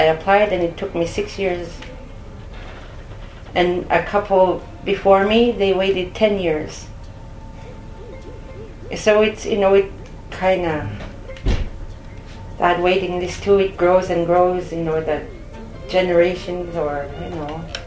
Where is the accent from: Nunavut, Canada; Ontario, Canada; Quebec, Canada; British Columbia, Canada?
Nunavut, Canada; Kugluktuk; I'm from Kogloktok, Nunavut. There's what, maybe 1,500 people live there, I think. It's a small, small community. Most Western community in Nunavut.